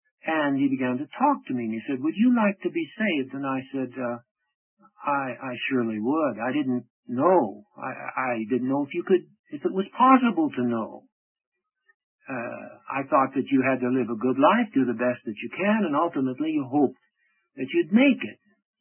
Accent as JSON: {"language": "English", "town": "Tucson", "region": "Arizona", "country": "United States", "tie": "born or raised there", "also_born_or_lived": "Prescott", "said": "My father was able to get some work, and I grew up in Arizona during those days. We moved from Prescott, where we'd lived 4 years, down to Tucson"}